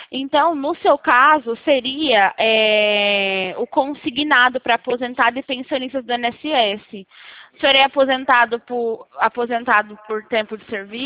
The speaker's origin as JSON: {"language": "Portuguese", "town": "Presidente Prudente", "region": "São Paulo", "country": "Brazil", "said": "Eu sou aqui do interior de São Paulo, de Presidente Prudente."}